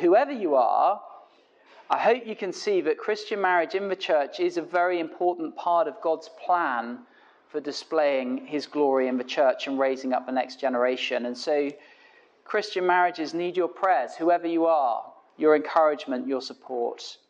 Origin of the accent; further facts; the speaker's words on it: York, Yorkshire and the Humber, United Kingdom; I grew up in York, which is a lovely sort of ancient town. We lived in the boring suburbs, but I go into the centre sometimes